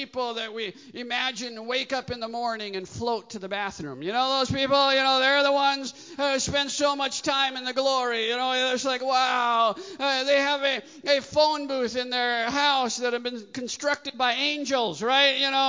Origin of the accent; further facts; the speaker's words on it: Midwest, United States; Now, I know you see a short, bald, Sri Lankan-looking guy up here. But I'm actually from the Midwest, okay?